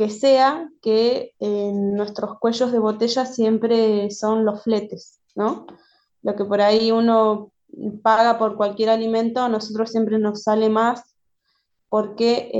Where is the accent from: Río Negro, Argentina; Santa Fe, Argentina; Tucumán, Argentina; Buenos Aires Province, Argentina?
Río Negro, Argentina; Ingeniero Jacobacci; de Ingeniero Jacobacci, región sur de Río Negro.